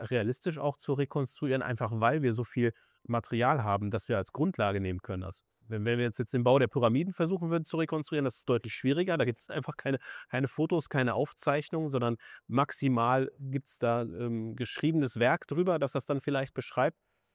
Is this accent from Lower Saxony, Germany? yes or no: no; Solingen, North Rhine-Westphalia, Germany; Solingen wurde jetzt hier gedroppt, meine Heimatstadt